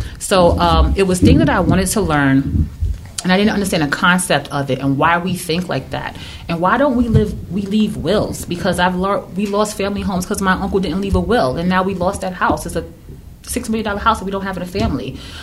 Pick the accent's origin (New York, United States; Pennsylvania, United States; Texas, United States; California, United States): New York, United States; Brooklyn; So I'm from Brooklyn. I'm from Bed-Stuy. I was born and raised in Bed-Stuy. I'm a 1980s baby.